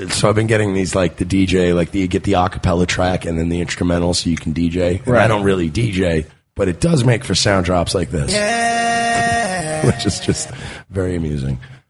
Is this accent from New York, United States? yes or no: yes; New York, United States; I'm from New York. They're usually Pakistani.